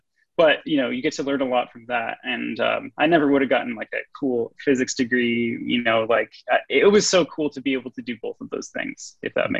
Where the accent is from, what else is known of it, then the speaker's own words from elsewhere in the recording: Bow, Washington, United States; I grew up in Bow, Washington, a pretty rural area.